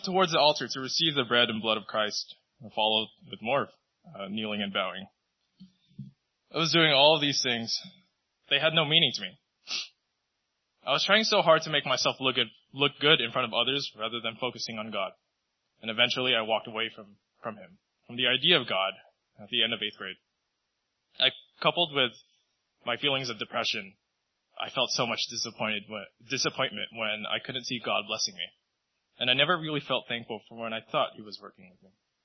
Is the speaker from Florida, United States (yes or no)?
no; Union City, California, United States; also born or lived in Philippines; I'm 19 years old. I grew up in Union City for the vast majority of my life. I moved over here when I was about 3 or 4 from the Philippines.